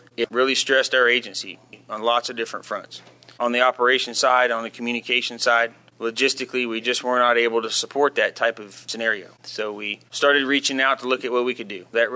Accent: Orlando, Florida, United States; I'm also originally from Central Florida, from the Orlando area

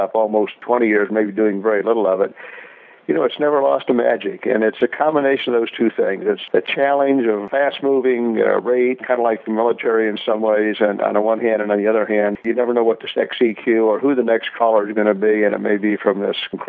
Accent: Iowa, United States; When I was a young kid growing up in Iowa, it was really DXing.

